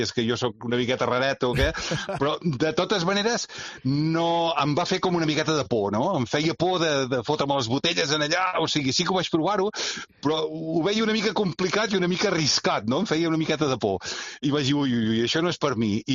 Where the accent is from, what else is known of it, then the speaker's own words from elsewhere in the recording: Catalonia, Spain; sempre jo sóc de la zona aquesta del nord de Cap de Creus, o sigui, sóc de l'Alt Empordà.